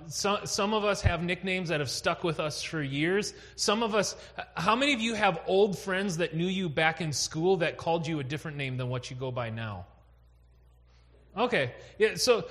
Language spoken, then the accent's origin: English; North Dakota, United States; So I grew up in North Dakota, and the little town that I grew up in, my phone number was 255-2534.